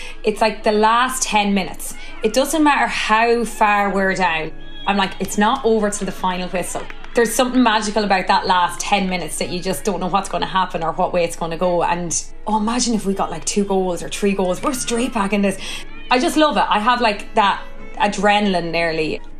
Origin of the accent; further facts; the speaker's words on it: Mullingar, Westmeath, Ireland; I am from Mullingar, County Westmeath